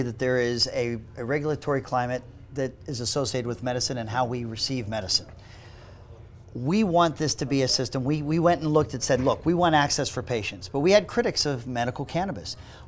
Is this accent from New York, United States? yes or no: no; Pittsburgh, Pennsylvania, United States; So look, I'm from Pittsburgh. That's a drinking town with a football problem.